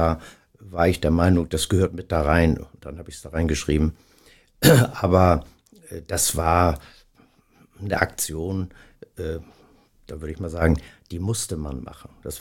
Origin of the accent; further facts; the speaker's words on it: Stade, Lower Saxony, Germany; ich komme zwar, wie gesagt, aus Stade, aber mein Vater kommt aus Blankenese und mein Großvater hat da 1900 ein Haus gekauft und ich habe immer eine sehr enge Beziehung nach Hamburg und Blankenese